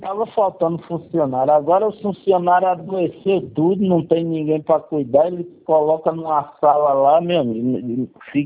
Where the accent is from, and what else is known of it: São Paulo, Brazil